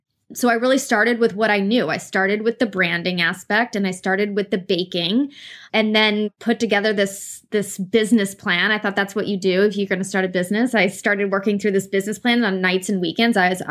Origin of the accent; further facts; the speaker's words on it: New York, United States; And, you know, being a New Yorker, that you see places that open up all the time